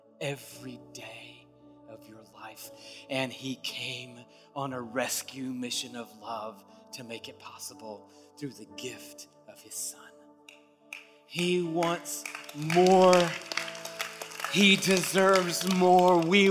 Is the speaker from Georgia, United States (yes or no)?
yes; Smyrna, Georgia, United States; I grew up in Dirt clod war era in Smyrna, Georgia.